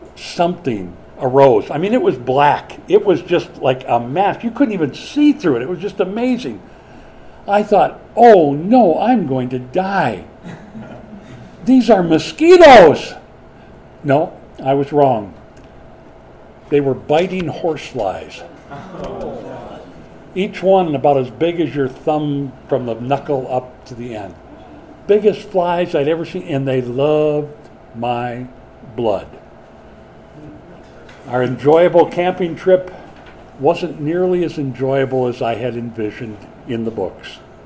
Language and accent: English; Minnesota, United States; Now, I grew up in Minnesota. I know what swarms mean.